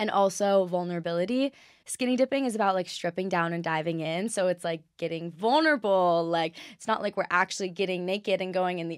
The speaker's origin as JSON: {"language": "English", "region": "Hawaii", "country": "United States", "tie": "born or raised there", "said": "I'm actually from Maui, Hawaii, and I'm born and raised there, and that is my home."}